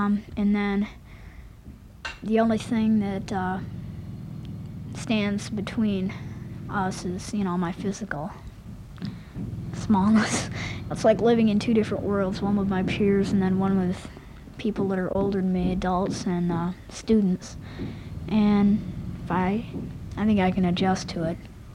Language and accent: English; Ionia, Michigan, United States; now in East Lansing, United States; my parents are going to have to commute to Ionia, where they work. We're from Ionia originally, and so they had to get a home that was close to Ionia